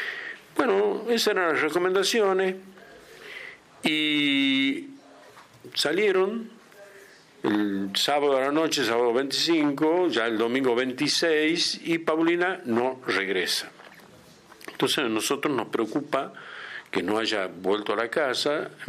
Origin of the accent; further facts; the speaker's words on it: Tucumán, Argentina; de Tucumán. Hoy que estamos en septiembre de 2021, tengo 67 años. Soy papá de 6 hijos